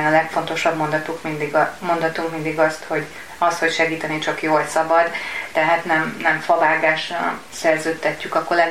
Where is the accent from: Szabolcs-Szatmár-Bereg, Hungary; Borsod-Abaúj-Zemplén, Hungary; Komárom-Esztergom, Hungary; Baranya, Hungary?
Komárom-Esztergom, Hungary; Esztergom; now in Budapest, Hungary; Amikor én feljöttem Budapestre, ugye én vidéki vagyok, ez a feljöttem, ez azt hiszem mindannyian, akik vidékiek vagyunk, használjuk, tehát én feljöttem Esztergomból a Nagy Budapestre